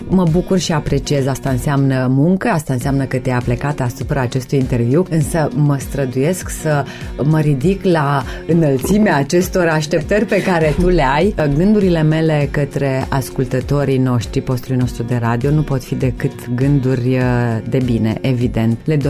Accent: Reșița, Caraș-Severin, Romania; eu sunt bucuroasă și sunt mândră că sunt româncă, sunt bucuroasă și sunt mândră că-s de la Reșița, sunt născută în Reșița, am avut ocazia pe parcursul vieții mele să părăsesc orașul

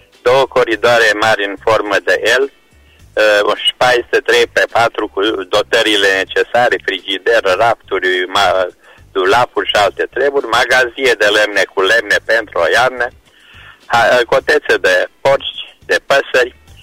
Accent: Timișoara, Timiș County, Romania; sunt din Timișoara.

